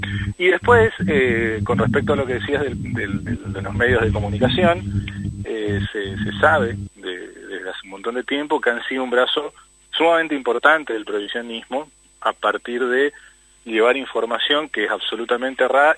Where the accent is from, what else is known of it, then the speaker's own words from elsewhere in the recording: Misiones, Argentina; yo soy de Misiones también, así que sí.